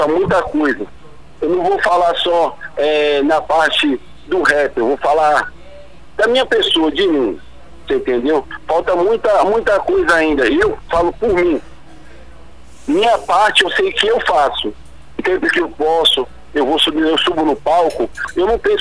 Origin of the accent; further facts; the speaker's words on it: São Paulo, Brazil; vou sempre representar a minha quebrada, porque eu sou Pilões, eu sou Heliópolis, mas eu sou Pilões.